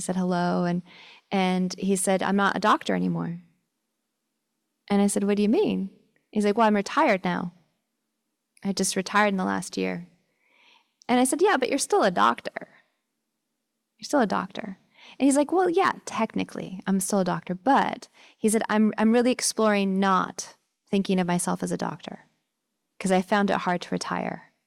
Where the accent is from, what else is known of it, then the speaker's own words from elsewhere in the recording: Seattle, Washington, United States; it was where I grew up in Seattle.